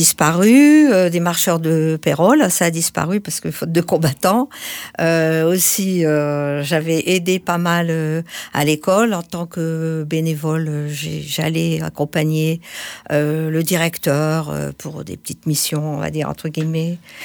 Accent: Hauts-de-France, France; j'étais enseignante dans le Nord, je suis nordiste.

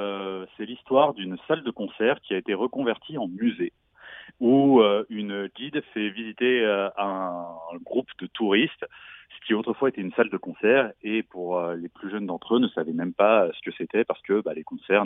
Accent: South-East, France; Alors moi je suis originaire du Sud-Est

